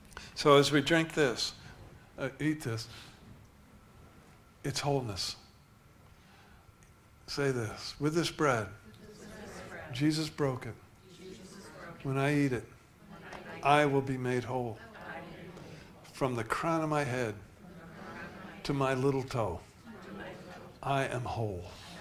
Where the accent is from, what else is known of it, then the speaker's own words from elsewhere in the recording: Washington, District of Columbia, United States; born there; This year, on July 20th, 72 years ago, I was born in Washington, D.C. in the Columbian Women's Hospital.